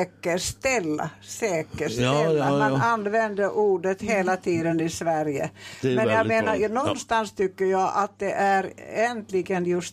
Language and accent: Swedish; Finland; Swedish is a second language; now in Sweden; jag säger en gång till att jag kommer från Finland.